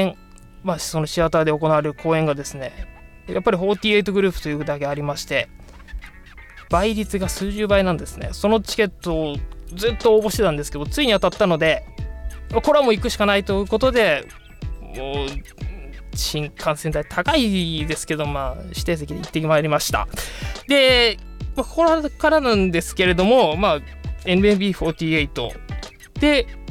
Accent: Kanagawa, Japan; まあ本当は神奈川出身なんですけど

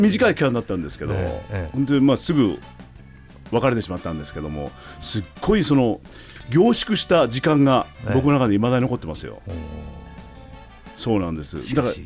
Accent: Usa, Kochi, Japan; 僕の田舎、

